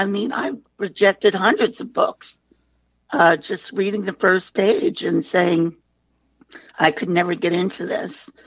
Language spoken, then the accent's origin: English; New York, United States; Well, I grew up on Long Island in the suburbs.